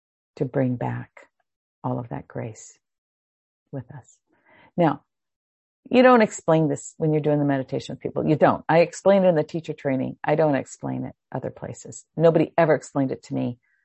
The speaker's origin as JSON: {"language": "English", "region": "Hawaii", "country": "United States", "tie": "born or raised there", "said": "because I grew up in Hawaii and we don't really have meadows."}